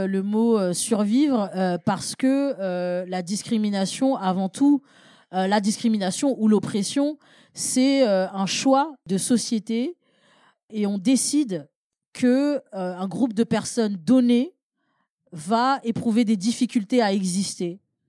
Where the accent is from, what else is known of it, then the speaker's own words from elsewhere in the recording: Paris, Île-de-France, France; born there; je suis née à Paris 20e, en fait.